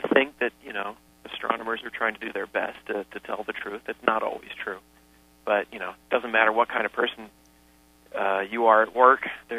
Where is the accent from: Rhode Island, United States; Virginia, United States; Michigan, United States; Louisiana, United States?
Virginia, United States; When I lived in Texas for a summer, and they used to make fun of me. And I said, I'm from Virginia.